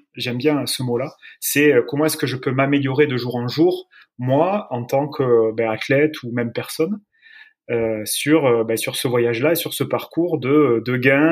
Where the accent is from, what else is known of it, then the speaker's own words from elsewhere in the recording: Agen, Nouvelle-Aquitaine, France; pour commencer par le début. Je suis originaire du Lot-et-Garonne, d'Agen, baigné dans le rugby